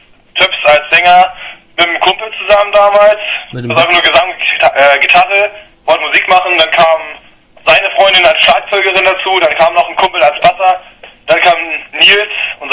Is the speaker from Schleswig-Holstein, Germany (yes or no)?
yes; Elmshorn, Schleswig-Holstein, Germany